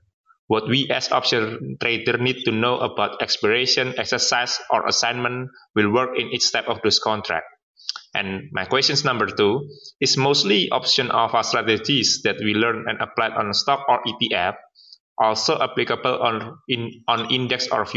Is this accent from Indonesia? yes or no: yes; Indonesia; I come from Indonesia.